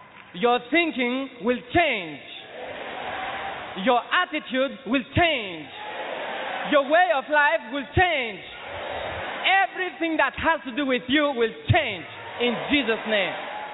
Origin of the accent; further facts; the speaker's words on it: Greece; I come from Greece.